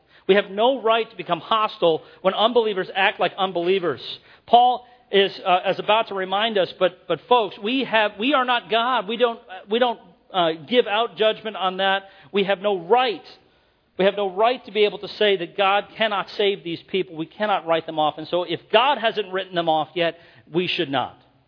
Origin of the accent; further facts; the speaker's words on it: United States; Now, I'll be perfectly honest with you, as an American, that turns my stomach.